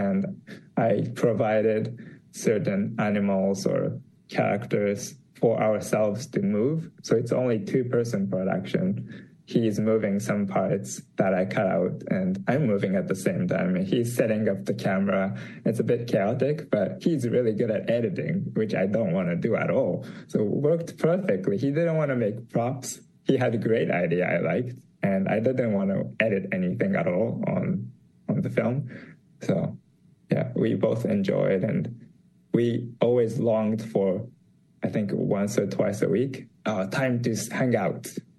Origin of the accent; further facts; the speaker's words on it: Japan; I'm from Japan, and I love promoting Japanese culture.